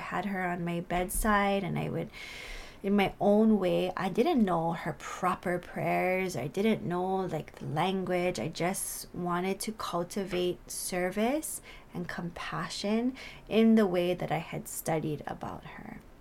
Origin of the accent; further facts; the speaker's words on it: Hawaii, United States; And sometimes as a Hawaiian or just, you know, a native person